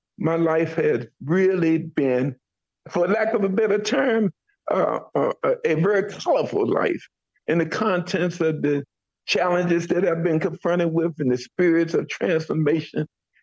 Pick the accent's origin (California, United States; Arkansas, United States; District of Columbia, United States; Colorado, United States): District of Columbia, United States; Washington; as a kid, as a young man, growing up in the District of Columbia, young guy, kid, growing up in the District of Columbia